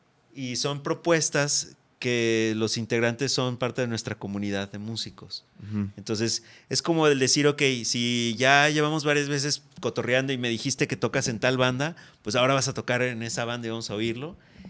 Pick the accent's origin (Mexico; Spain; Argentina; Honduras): Mexico; Guadalajara, Jalisco; Pero yo vengo de Guadalajara